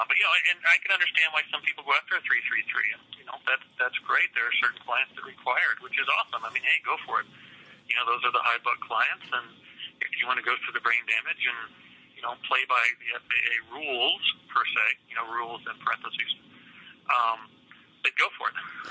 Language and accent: English; Washington, United States; I'm from Washington, so I feel bad for them as well.